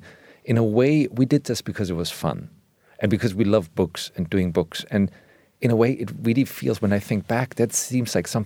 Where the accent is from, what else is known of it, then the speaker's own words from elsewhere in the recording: Germany; even though I grew up in Germany.